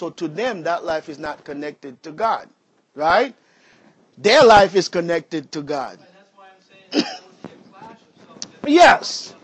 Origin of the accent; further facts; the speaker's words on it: Haiti; as I was growing up in Haiti, men used to beat their wives.